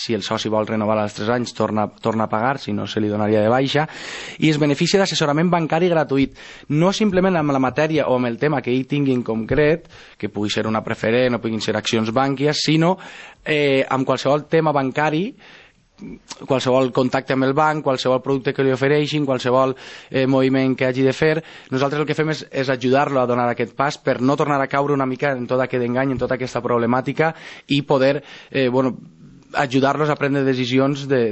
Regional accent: Banyeres, Valencian Community, Spain; jo sóc de Banyeres, vaig voler moure l'associació i vaig voler portar-la al Coll, perquè pensava que era una ciutat que, bueno, a part de que està molt prop del meu poble, no?

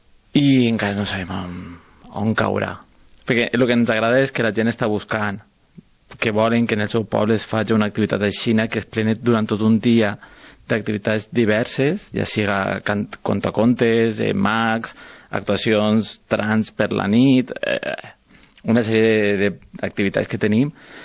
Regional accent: Benilloba, Valencian Community, Spain; som un grup d'amics, cadascú del seu poble, jo per exemple soc de Benilloba

